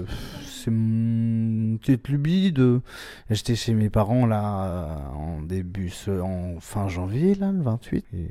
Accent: Montreuil, Île-de-France, France; Je suis parisien, enfin, Montreuil, à l'est.

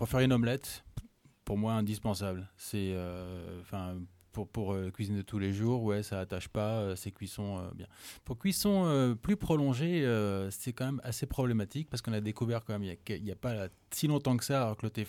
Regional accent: Brittany, France; Moi, je suis breton, hein, donc je fais des galettes.

